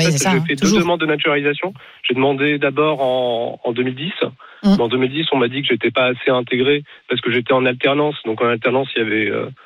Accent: Morocco; moved away as an adult; now in France; je suis arrivé en France en 2004. Donc je suis marocain. Enfin aujourd'hui je suis franco-marocain. Donc je suis arrivé en France en 2004 via un titre de séjour étudiant pour faire des études en école d'ingénieur.

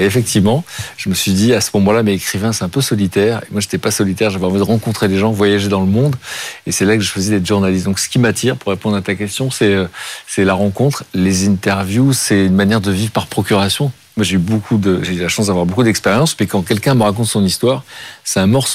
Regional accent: Pau, Nouvelle-Aquitaine, France; born there; En fait, je suis né, mais je connais pas Pau. Mais voilà

